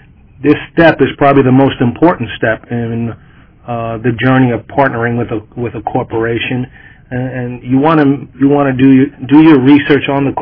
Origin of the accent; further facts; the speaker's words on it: South Bronx, New York, United States; I grew up in the Boys and Girls Club movement at the age of 6 years old in the South Bronx, Kips Bay Boys and Girls Club.